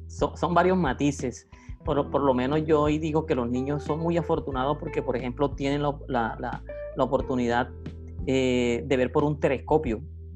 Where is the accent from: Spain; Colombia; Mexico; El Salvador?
Colombia; El Carmen de Bolívar, Bolívar; sobre todo en la región donde yo me crié. Yo soy del Carmen de Bolívar.